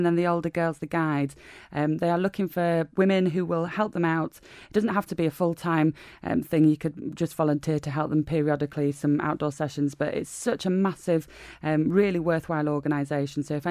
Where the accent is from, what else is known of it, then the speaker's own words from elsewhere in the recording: Harrogate, Yorkshire and the Humber, United Kingdom; also born or lived in Knaresborough; I think I was born in Knaresborough, actually. Lived in Knaresborough for a couple of months, and since then lived in Harrogate. So I always think of Harrogate as my hometown.